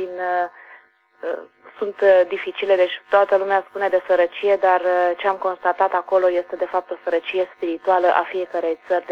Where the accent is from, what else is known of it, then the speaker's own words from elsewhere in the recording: Romania; eu ca și româncă, deci noi vorbim